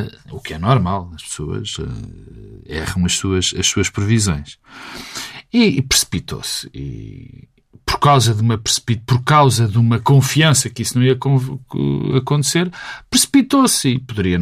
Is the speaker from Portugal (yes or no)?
yes; Portugal; eu agradeço como português